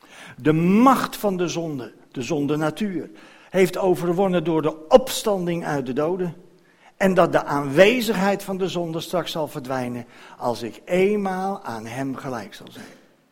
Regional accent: Netherlands; En daar hebben wij als mensen, zeker als Nederlanders, in algemene zin het moeite mee

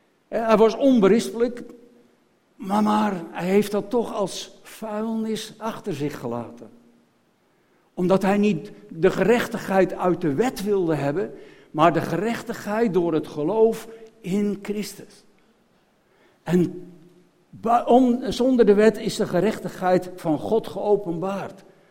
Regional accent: Netherlands; Nou, daar zijn wij Nederlanders gek op

